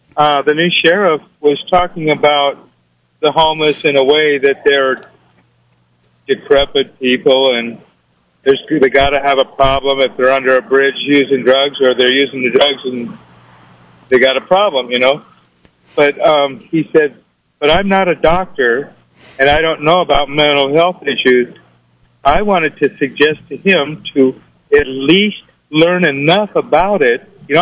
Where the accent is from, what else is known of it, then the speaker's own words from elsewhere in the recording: Ukiah, California, United States; Hello, I'm from Ukiah, MLS, and I'm kind of living in my car.